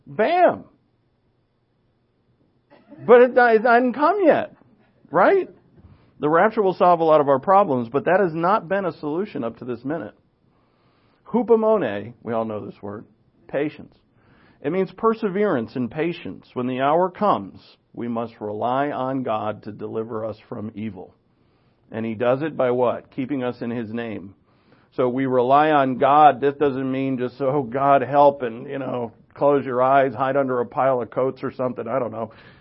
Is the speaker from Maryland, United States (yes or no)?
no; Rhode Island, United States; I grew up in Rhode Island.